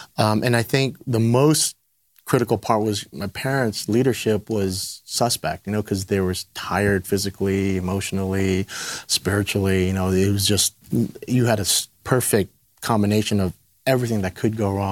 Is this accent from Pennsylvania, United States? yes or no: no; Los Angeles, California, United States; especially me being, you know, born and raised in LA, grew up predominantly in the streets of LA.